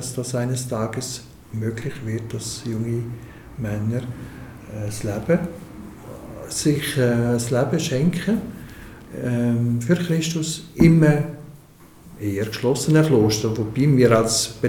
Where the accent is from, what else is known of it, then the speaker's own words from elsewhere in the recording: Grisons, Switzerland; Gut, als Bündner.